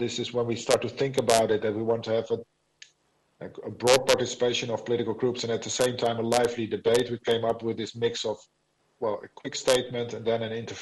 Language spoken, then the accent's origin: English; Netherlands; English is a second language; And then I'm from the Netherlands, right?